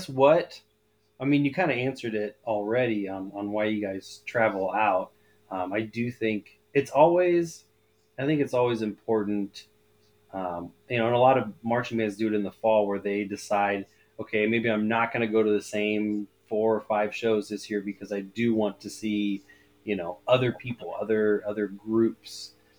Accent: Omaha, Nebraska, United States; I mean, even me growing up in the Omaha area, right?

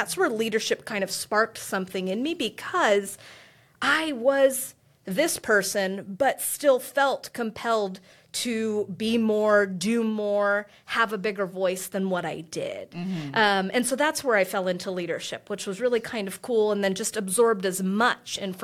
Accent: United States; So, who I am a Filipina-American, strong, I would say tiny, and assertive lady

